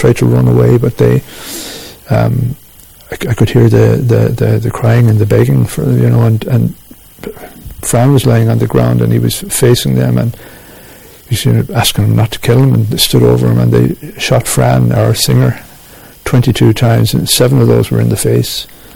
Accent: Munster, Ireland; from South Tipperary

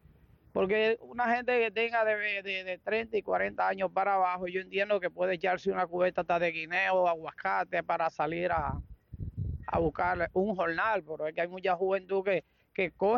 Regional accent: San Cristóbal, Dominican Republic; yo no soy de aquí, yo soy de San Cristóbal

